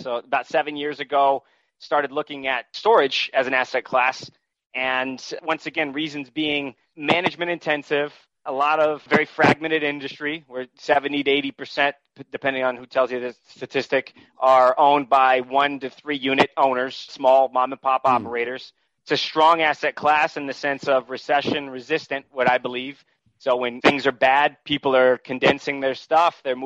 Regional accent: New England, United States; I'm originally from New England. So what I looked at markets that I knew growing up in that region out in Western Massachusetts, Vermont, New Hampshire.

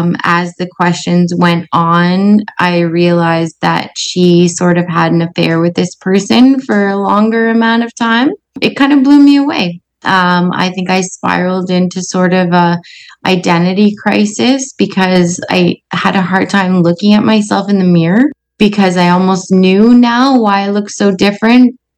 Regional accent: Erin, Ontario, Canada; I am 40 and I am from Erin, Ontario, Canada.

